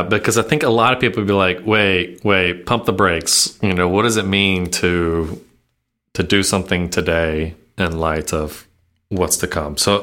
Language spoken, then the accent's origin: English; Tennessee, United States; now in Missouri, United States; I grew up in Tennessee had that, and then moved here